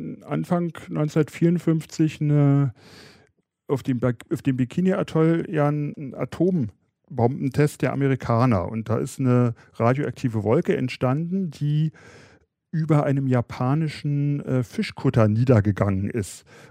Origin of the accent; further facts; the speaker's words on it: Germany; weil ich hatte natürlich als Deutscher das System nicht begriffen